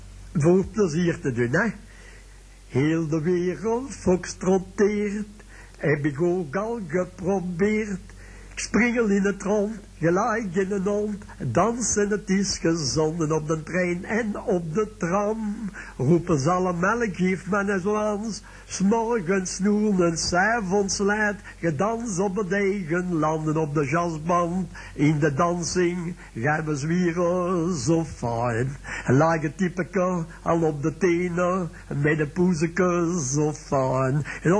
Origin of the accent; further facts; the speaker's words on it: Bilzen, Flanders, Belgium; Ik kom van Bilzen af.